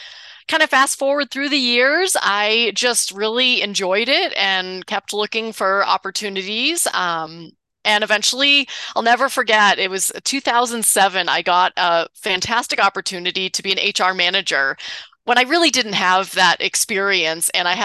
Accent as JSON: {"language": "English", "region": "New England", "country": "United States", "tie": "born or raised there", "moved": "as an adult", "said": "And so I grew up in New England and went to college there and just wanted something new. So that's how I found my way to Utah actually for the Olympics back in 2002."}